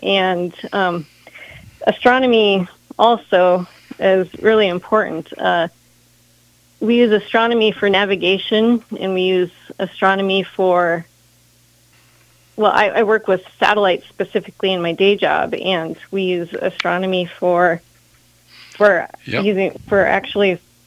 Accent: Sioux Falls, South Dakota, United States; I think Sioux Falls has maybe 6 ambassadors. I'm from Sioux Falls.

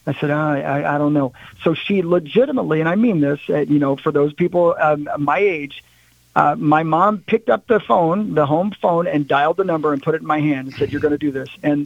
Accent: Union City, Indiana, United States; maybe I can find my way out of Union City, Indiana, using music.

